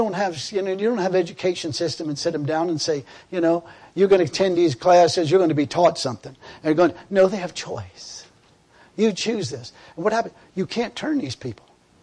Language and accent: English; United States; I'm an American.